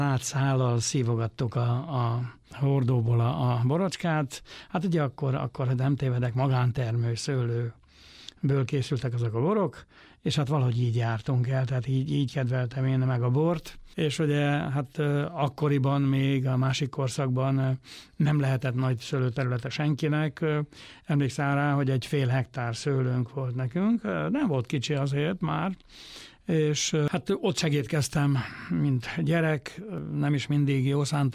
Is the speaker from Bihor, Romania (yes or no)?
no; Camăr, Sălaj, Romania; én a Szilágyságból származom, Szilágy-Sombjó környékéről, Kémer helységből. Egy borvidék, ugye a Szilágyságnak egyik legkedveltebb, legszebb borvidéke többek között